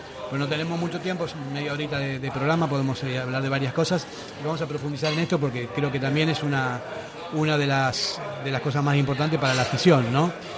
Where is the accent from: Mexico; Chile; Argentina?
Argentina; me da la impresión, como argentino que soy.